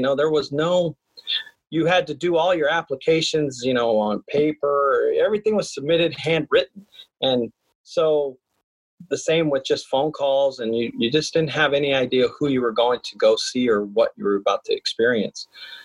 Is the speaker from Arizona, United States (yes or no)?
yes; Tucson, Arizona, United States; You know, I grew up in Tucson, Arizona, and had a dream of playing college basketball one day. And, you know, a kid from the South Side, you know, I'm a Hispanic player.